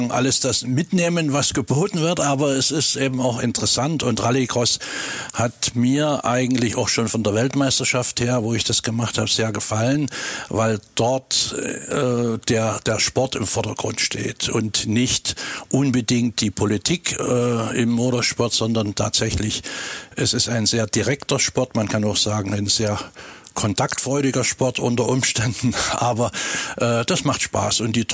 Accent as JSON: {"language": "German", "region": "Saxony", "country": "Germany", "said": "ich komme ja aus dem Sächsischen."}